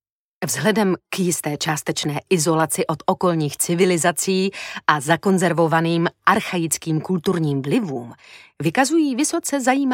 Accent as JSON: {"language": "Czech", "town": "Ostrava", "region": "Moravian-Silesian Region", "country": "Czechia", "tie": "born there", "said": "Určitým způsobem se vracím ke svým rodným kořenům. Narodila jsem se v Ostravě, podivně roztahaném městě, jehož obyvatelé by se klidně vešli na čtvrtinu skutečné rozlohy."}